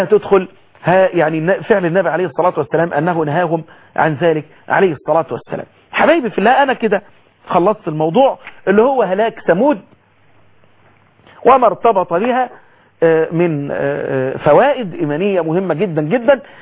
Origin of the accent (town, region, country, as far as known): Egypt